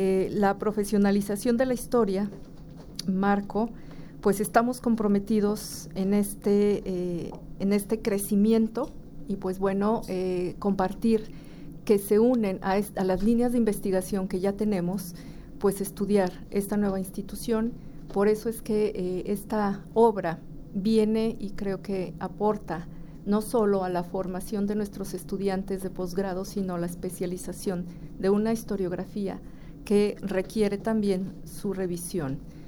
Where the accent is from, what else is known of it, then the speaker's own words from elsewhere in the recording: Guadalajara, Jalisco, Mexico; y también nuestra memoria como tapatíos.